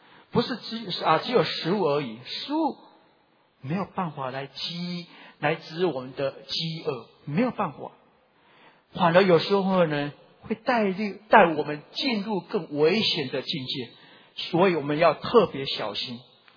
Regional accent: Taiwan

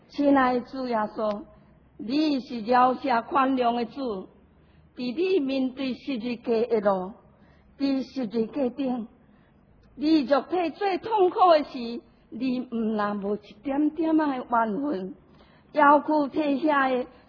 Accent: Taiwan; 在这个无公义的环境，我台湾人心真正沉重。

